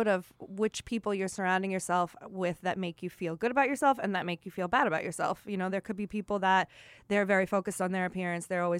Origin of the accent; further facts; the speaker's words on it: Long Island, New York, United States; when I was growing up on Long Island, all my friends were 5'1 and 5'2, and I wanted to be shorter so bad.